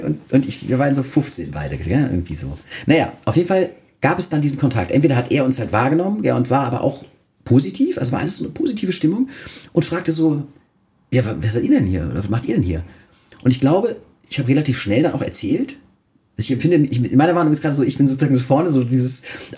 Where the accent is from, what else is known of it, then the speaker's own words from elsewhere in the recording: Klingelbach, Rhineland-Palatinate, Germany; wir kommen aus Klingelbach, so, also heißt das Dorf, aus dem ich damals kam.